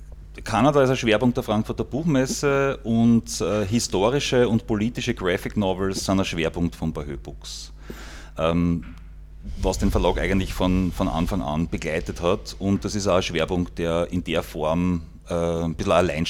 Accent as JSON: {"language": "German", "town": "St. Pölten", "region": "Lower Austria", "country": "Austria", "lives_now": "Vienna, Austria", "said": "Ich bin, sagen wir mal, aus der Nähe von Wien. Ja, genau. Okay. Genau. Ich komme ursprünglich aus St. Pölten, aber ich lebe in Wien."}